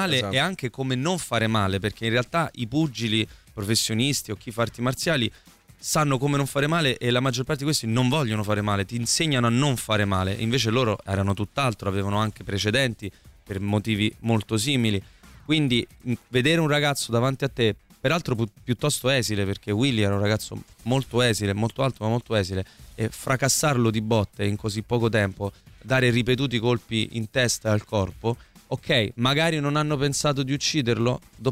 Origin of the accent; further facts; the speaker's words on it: Campania, Italy; E da campano già questa cosa mi mette molta ansia.